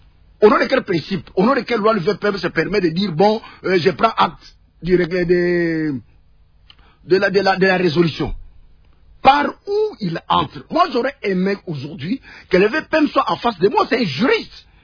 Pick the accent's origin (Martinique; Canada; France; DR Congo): DR Congo; Kasaï-Central; quand je suis à Kananga, pour me rendre chez moi à Kazumba ou à Tshibala